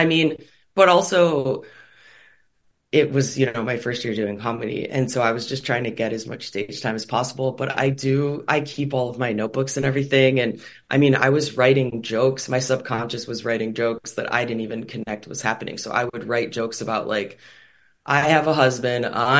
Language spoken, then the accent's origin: English; Chicago, Illinois, United States; Well, I grew up in Chicago, famous comedy city, never did any comedy, was just a fan and would go and see a bunch of shows.